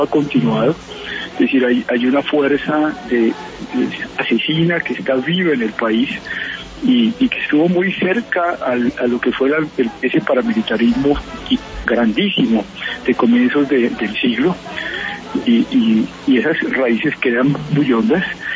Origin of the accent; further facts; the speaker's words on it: Colombia; somos colombianos y colombianas